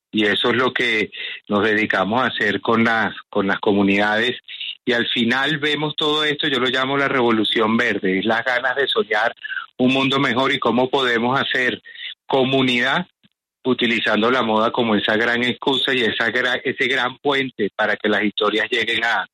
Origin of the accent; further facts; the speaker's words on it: Venezuela; moved away as an adult; now in Colombia; Yo soy venezolano, pero ya tengo 14 años aquí en Colombia.